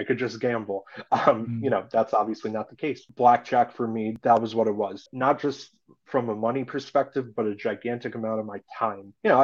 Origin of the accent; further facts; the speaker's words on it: Pennsylvania, United States; Yeah, so I'm in the suburbs of Philadelphia and I'm still a diehard Philly sports fan.